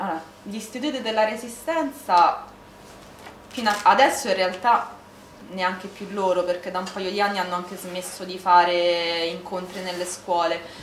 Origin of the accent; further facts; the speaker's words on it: Rome, Lazio, Italy; Io vengo da Roma, a Roma non arrivano tantissimo